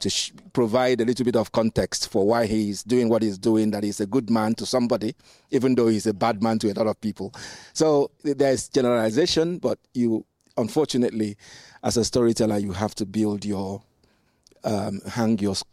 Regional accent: Nigeria; I think as a Nigerian, you know what I'm going to say, as a Nigerian, we are usually the ones on that side of the fence

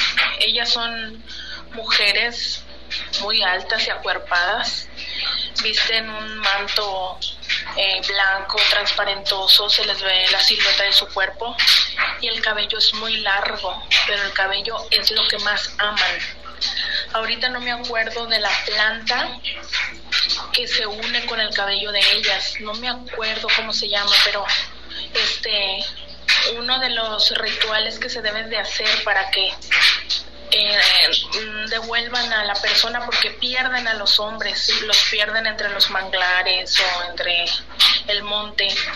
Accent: Veracruz, Mexico; Es lo que yo sé de mi pueblo y es una leyenda de por allá, de por la Huasteca.

